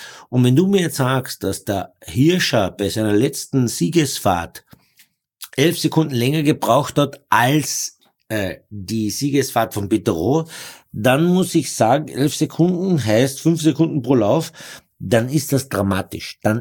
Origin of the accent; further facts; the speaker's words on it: Austria; bei uns in Österreich